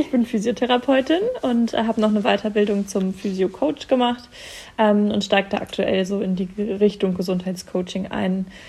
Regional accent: Göttingen, Lower Saxony, Germany; bin 23 Jahre alt, bin geboren in Göttingen und lebe auch noch weiterhin in Göttingen. Ich war auch nie aus Göttingen raus, also ich bin geboren hier und immer hier gewesen.

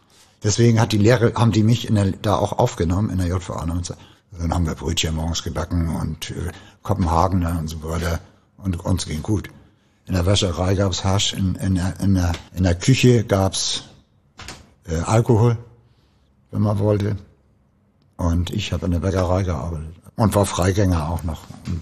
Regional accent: Marne, Schleswig-Holstein, Germany; dass mein Opa dann gebürgt hat, wo ich aufgewachsen bin, weil der da irgendwie stellvertretender Bürgermeister war in Marne zu der Zeit

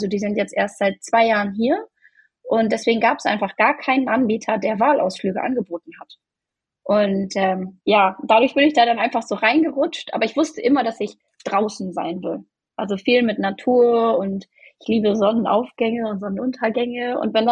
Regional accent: Lower Saxony, Germany; moved away as an adult; now in Norway; Ich komme ja eigentlich aus Ostfriesland und das ist halt recht nah an der Grenze.

